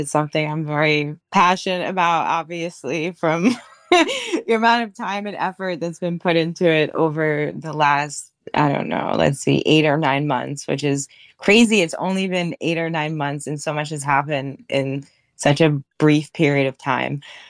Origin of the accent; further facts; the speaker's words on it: New York, United States; born there; I'm American. I was born in New York. I am the quintessential combination of New York things.